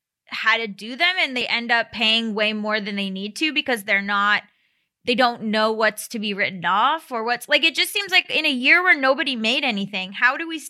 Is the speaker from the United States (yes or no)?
yes; Florida, United States; Like, I'm from Florida. I feel like Florida doesn't, right?